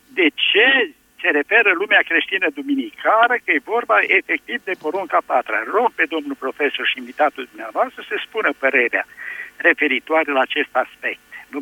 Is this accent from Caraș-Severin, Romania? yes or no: yes; Caransebeș, Caraș-Severin, Romania; din Caransebeș.